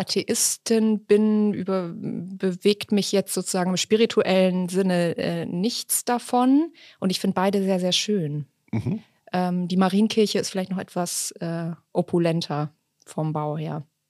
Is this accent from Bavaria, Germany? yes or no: no; Hamburg, Germany; als Hamburgerin.